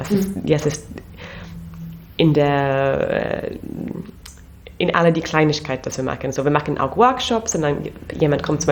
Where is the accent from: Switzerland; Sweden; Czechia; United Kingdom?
United Kingdom; England; German is a second language; moved away as an adult; now in Berlin, Germany; Ja, ich komme aus England und ich bin in Berlin seit 6 Jahren.